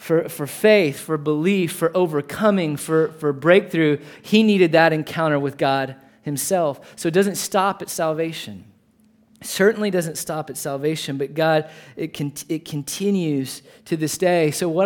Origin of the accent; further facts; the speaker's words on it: Edna, Texas, United States; So I grew up in Edna, Texas, all right? And town of 6,343 people, and a farming community.